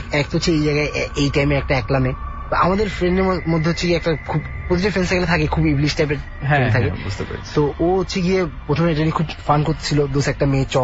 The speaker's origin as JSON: {"language": "Bangla", "town": "Chittagong", "region": "Chittagong Division", "country": "Bangladesh", "tie": "born or raised there", "said": "আমার বাবা চিটাঙে চাকরি করার কারণে আমরা দেখা যায় যে বেশিরভাগ সময় রোজারিতে চিটাঙে করা হয়, তো আমিও চিটাঙে বড় হয়েছি।"}